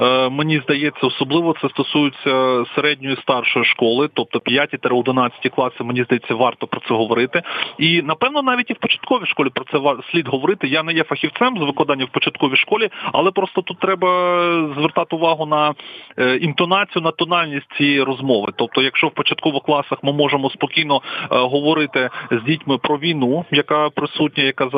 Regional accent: Luhansk Oblast, Ukraine; born there; first language ru; Ukrainian is a second language; moved away as an adult; я народився в російськомовній сім'ї на Луганщині, і в 2014 році через власне окупацію деяких регіонів Лугансько-Донецької області я був змушений виїхати

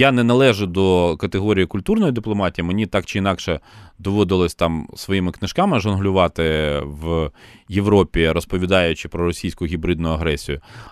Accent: Kyiv, Ukraine; first language Russian; Ukrainian is a second language; Я народився і виріс в російськомовній родині в Києві і закінчив школу з російською мовою викладань.

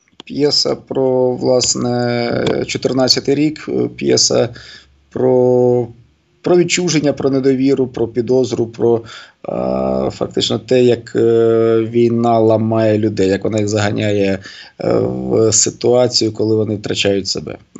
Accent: Donbas, Ukraine; всі слідкуємо за подіями на Донбасі, а для мене це ще моя мала батьківщина

